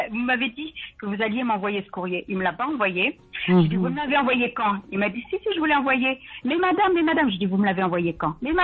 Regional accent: Paris, Île-de-France, France; born there; Moi je suis née à Paris.

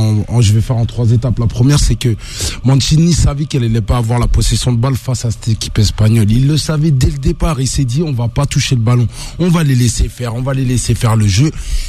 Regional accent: Italy; French is a second language; Non, parce que moi, je suis italien

